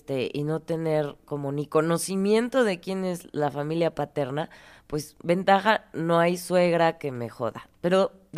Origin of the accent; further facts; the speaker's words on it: Morelia, Michoacán, Mexico; born there; no soy alcohólica, nací en Morelia.